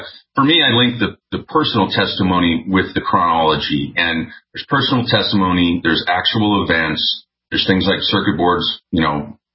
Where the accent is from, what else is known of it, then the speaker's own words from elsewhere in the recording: Minot, North Dakota, United States; And I'm from Minot. I was raised there. And growing up, I had lots of friends who were in the military because the town was very small. It's very northern North Dakota by the Canadian border, essentially.